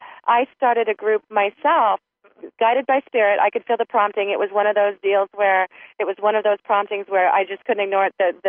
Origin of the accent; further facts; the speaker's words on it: Frederick, Maryland, United States; And you know, I'm from the Frederick, Maryland area